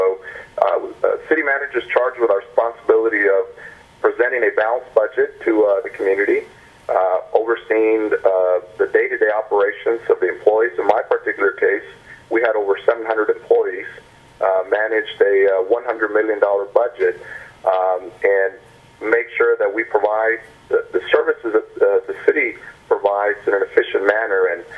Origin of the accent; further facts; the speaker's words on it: Port Isabel, Texas, United States; Now, of course, I grew up in South Texas. I was raised in Port Isabel, graduated high school there.